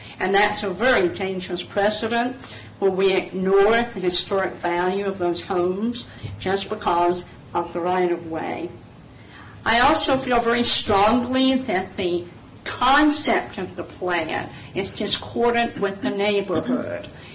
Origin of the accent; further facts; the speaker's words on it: Carrboro, North Carolina, United States; I grew up here in Carrboro, Carrboro Elementary, even when it was in this building. Chapel Hill High. I was around a long, long time. I left for a number of years.